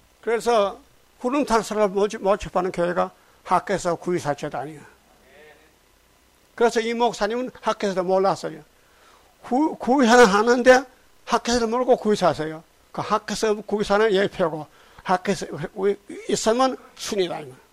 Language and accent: Korean; Uiseong, North Gyeongsang, South Korea; 우리 고향에 경상북도 의성군 다인 장로교회에 가서 목회를 했어요.